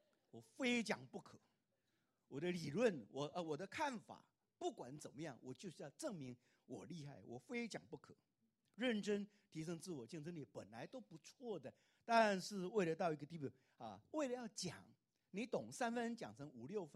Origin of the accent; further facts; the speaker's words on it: Taiwan; 我是台湾来的学生